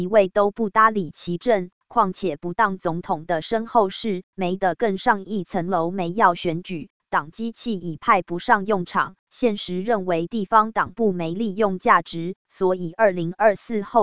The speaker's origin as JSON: {"language": "Chinese", "country": "Taiwan", "said": "身为台湾人"}